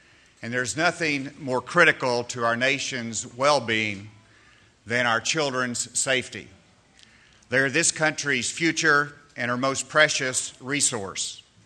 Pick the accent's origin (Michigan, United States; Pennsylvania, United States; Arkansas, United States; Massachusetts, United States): Arkansas, United States; In my home state of Arkansas, my son was a volunteer with a local group called Watchdog Dads